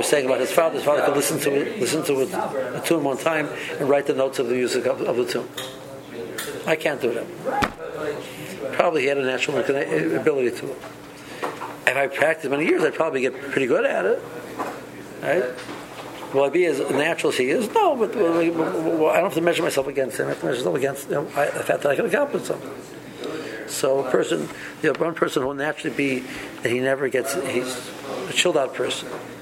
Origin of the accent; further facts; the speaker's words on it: South East England, United Kingdom; I'm a guy from Kent, I'm telling you, I personally need this